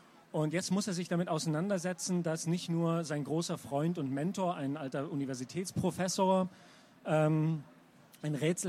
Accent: Dresden, Saxony, Germany; ich komme aus Dresden und es war damals noch zu Zeiten des Ostblocks

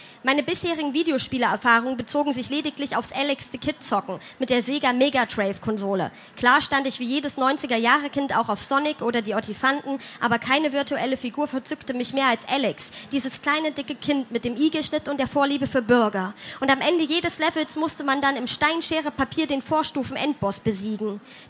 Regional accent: Halle, Saxony-Anhalt, Germany; Gut, ich komme aus Halle, das ist schon schlimm genug

